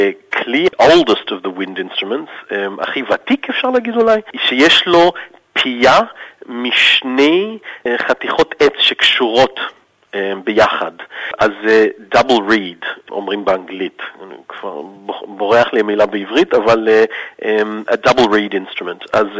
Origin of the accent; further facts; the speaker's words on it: Australia; also born or lived in Israel; now in Germany; אני גדלתי באוסטרליה, נולדתי בישראל, אבל ההורים שלי ירדו לאוסטרליה שהייתי עוד ילד קטן, בן 3, אבל אצלנו בבית דיברנו עברית. עד היום אני מדבר עברית עם ההורים שלי. אני כבר עזבתי את אוסטרליה לפני איזה כמעט 25 שנה, אני גר בגרמניה